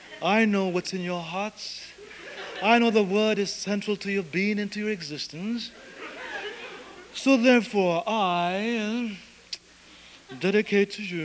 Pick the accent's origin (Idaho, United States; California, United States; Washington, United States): California, United States; San Diego; Yeah, when I grew up in San Diego, I grew up two blocks from the Rhythm Room. Downtown, 12th Street, Broadway.